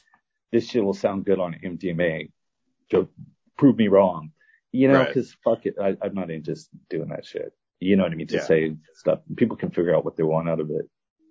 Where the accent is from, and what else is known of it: California, United States